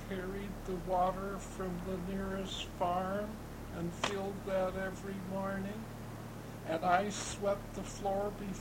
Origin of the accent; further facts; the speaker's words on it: Michigan, United States; Oh, no. I was born in Lenawee County, up by Adrian.